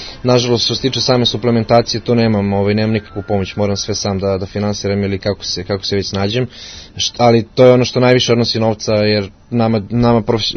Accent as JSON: {"language": "Serbian", "region": "Belgrade", "country": "Serbia", "said": "Pa ja sam inače sa Zvezdari, ali od skoro živim u Velikom mokrom lugu"}